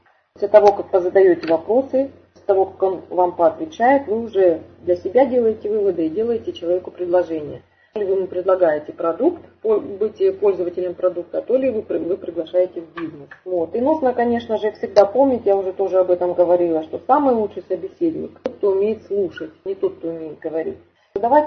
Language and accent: Russian; Far East, Russia; Я горжусь, что я из Дальнего Востока